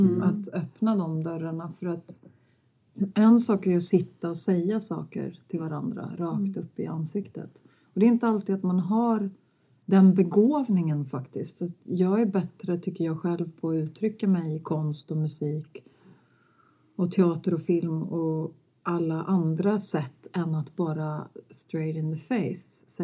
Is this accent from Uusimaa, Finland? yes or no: no; Vaasa, Ostrobothnia, Finland; born there; Och mamma var svensk skådespelerska på Svenska Teatern i Vasa. Mm. Och så föddes jag där